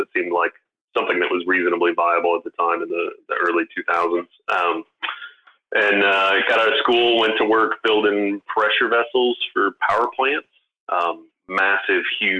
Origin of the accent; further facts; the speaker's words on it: Midwest, United States; they weren't the toys out here on the West Coast like they were growing up in the Midwest.